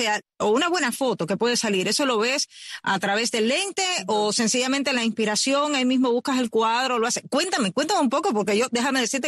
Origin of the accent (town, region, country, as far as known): Sancti Spíritus, Cuba